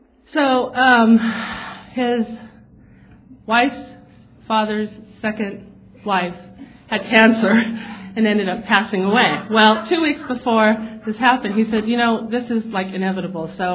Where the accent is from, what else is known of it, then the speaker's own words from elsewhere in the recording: Thousand Oaks, California, United States; Oh, real quick. … I'm from Thousand Oaks. I have three boys.